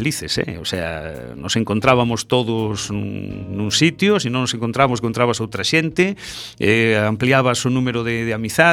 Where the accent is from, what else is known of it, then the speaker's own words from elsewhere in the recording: Oleiros, Galicia, Spain; eu vivín Oleiros moitos anos, a nenez pasei nalí e bueno, eu son de Oleiros prácticamente, como quen di, non?